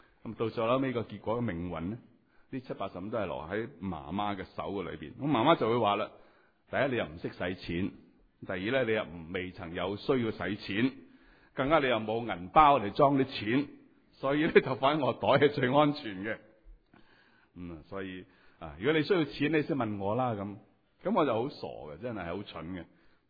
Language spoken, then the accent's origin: Cantonese; China; 我哋中国人其实咧就系、是。探访亲友，互相拜年道贺